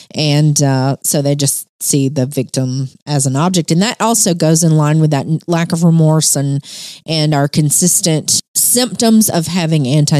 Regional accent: Alabama, United States; I'm sorry, I'm from Alabama.

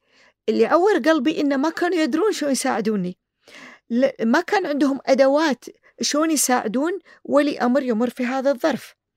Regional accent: Kuwait; طريقة التقييم هذه ما كانت موجودة عندنا في الكويت

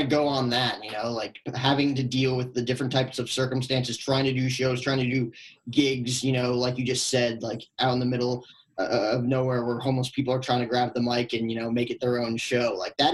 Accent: Fort Lee, New Jersey, United States; I grew up right outside Manhattan, Fort Lee, New Jersey.

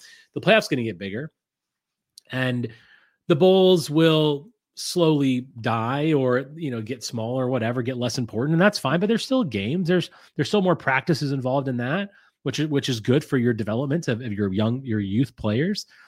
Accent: Indiana, United States; I grew up in Indiana, as you all know, or maybe you don't know, but that's fine.

